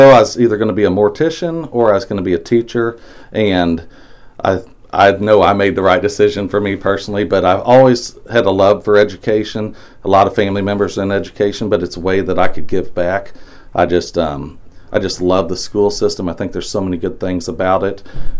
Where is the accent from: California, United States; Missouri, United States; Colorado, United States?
Missouri, United States; Monroe City; now in Mexico, United States; Well, I grew up in Monroe City. I've been here in Mexico for 21 years.